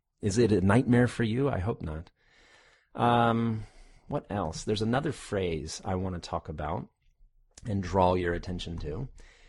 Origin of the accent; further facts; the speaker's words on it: United States; now in overseas; every year I have to do my taxes in America because I'm American. And even though I live overseas, I still have to file for taxes in the States.